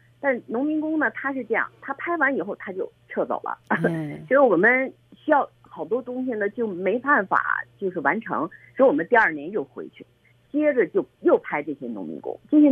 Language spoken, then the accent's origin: Chinese; Harbin, Heilongjiang, China; 我就生在哈尔滨嘛，长在哈尔滨哈，我整个的青春时光都是在哈尔滨度过的。